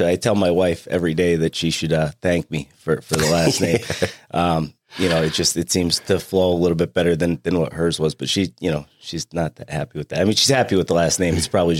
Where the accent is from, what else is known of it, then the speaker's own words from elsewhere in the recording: Taylor, Pennsylvania, United States; So I'm from Taylor, Pennsylvania, small town about 20 miles away.